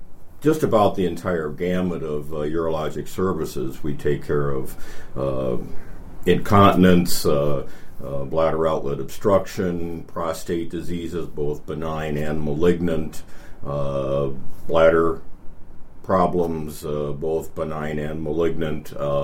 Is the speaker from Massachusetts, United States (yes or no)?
no; Iowa, United States; born there; Well, I was born in Iowa and subsequently went to medical school in Iowa as well.